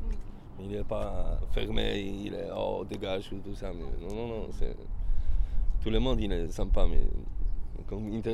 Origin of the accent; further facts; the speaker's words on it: Poland; French is a second language; Oui, parce que je suis polonais.